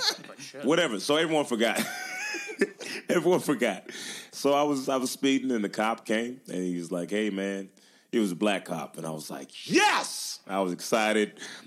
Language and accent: English; Memphis, Tennessee, United States; I was trying to act tough because I was from Memphis. And I'm still from Memphis